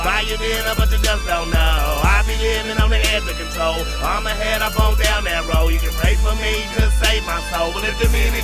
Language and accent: English; Wichita, Kansas, United States; I come from Wichita, Kansas. That's the middle of the map, the flatland. That's where I was born at.